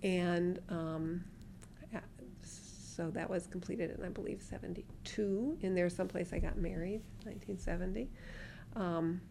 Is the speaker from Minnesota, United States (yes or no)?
no; Urbana, Illinois, United States; So I grew up primarily in Urbana, Illinois. I graduated high school there in 1967.